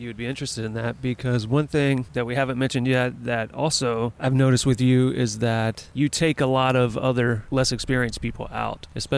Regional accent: the South, United States; Like, I grew up in the South, so I was outside a fair amount

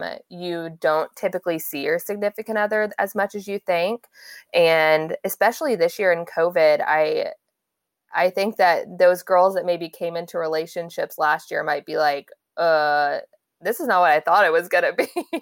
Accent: Dallas, Texas, United States; I was so excited because I'm originally from Dallas.

